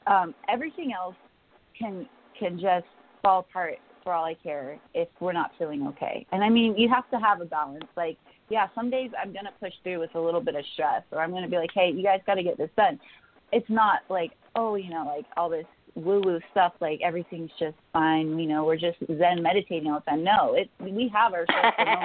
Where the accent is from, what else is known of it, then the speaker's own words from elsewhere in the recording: United States; as an American, we have a lot more freedoms than, say, what's going on in Britain or Ireland or other countries